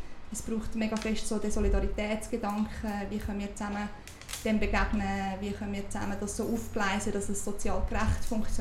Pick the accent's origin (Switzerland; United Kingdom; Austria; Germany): Switzerland; Uri; Ich bin im Kanton Uri aufgewachsen, dort ist das Leben generell ein bisschen billiger, auch die Mieten und so weiter.